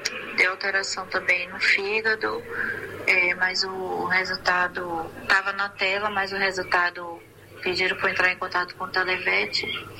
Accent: Vale das Pedrinhas, Bahia, Brazil; eu sou daqui do Vale das Pedrinhas.

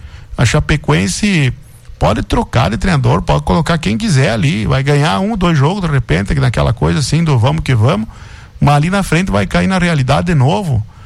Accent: Santa Catarina, Brazil; Infelizmente, para nós aqui que somos do Oeste, é triste falar isso.

